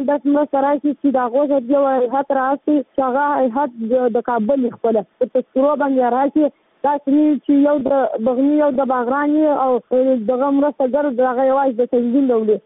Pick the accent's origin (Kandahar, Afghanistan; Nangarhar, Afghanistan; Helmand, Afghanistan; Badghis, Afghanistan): Helmand, Afghanistan; زه د هلمند ولایت یم